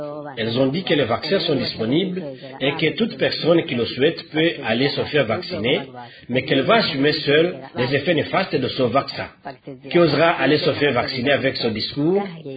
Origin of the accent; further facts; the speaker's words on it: Matana, Bururi, Burundi; Chez nous, à Matana, plusieurs personnes ont été déjà contaminées par le COVID-19.